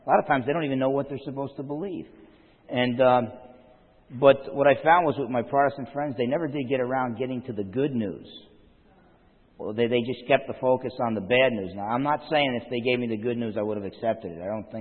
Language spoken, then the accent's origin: English; New Jersey, United States; It was to the point where growing up in New Jersey among the Italians, the Pope was number one … was number two, and DiMaggio was number three.